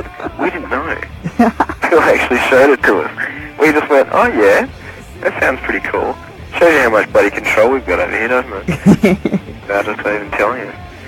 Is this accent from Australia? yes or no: yes; Australia; we're both Australian bands, we're both three pieces